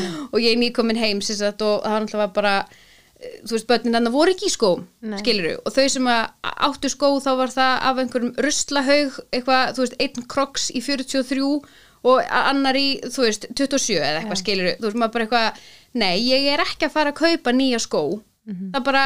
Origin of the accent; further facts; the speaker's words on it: Akureyri, Northeastern Region, Iceland; ég náttúrulega bara fór heim til Akureyrar